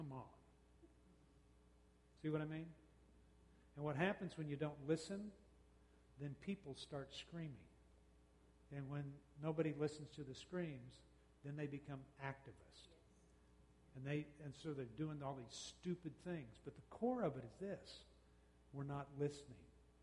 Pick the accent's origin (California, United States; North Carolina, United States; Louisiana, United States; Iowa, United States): Louisiana, United States; New Orleans; I grew up in New Orleans where the issue black and white didn't bother me.